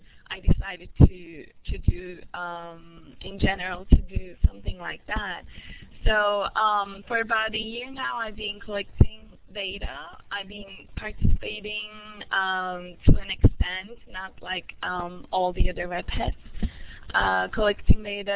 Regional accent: Turkey; moved away as an adult; now in United States; I am originally from Turkey, but right now, for about 5 years almost, I've been living in the States doing my PhD studies.

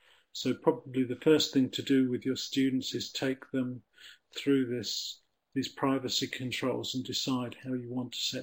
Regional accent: United Kingdom; there's a picture of the Union Jack to show that I'm British, and it shows that I'm an English native speaker and I want to learn Spanish

